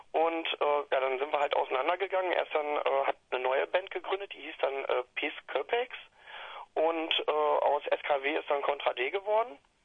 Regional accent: Herford, North Rhine-Westphalia, Germany; now in Kirchlengern, Germany; Aus Kirchlengern, also ursprünglich aus Herford. Wir haben uns da 1996 am Lindauer Platz gegründet.

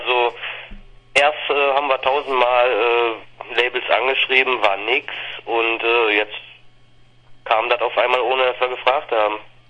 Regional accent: Wesel, North Rhine-Westphalia, Germany; Aber ich komme zum Beispiel aus Wesel.

